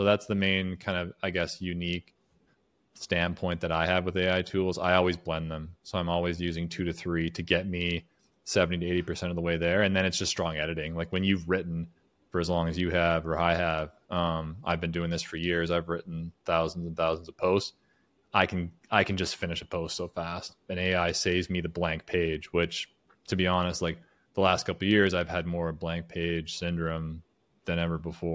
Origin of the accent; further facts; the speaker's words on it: Canada; I'm originally from Canada.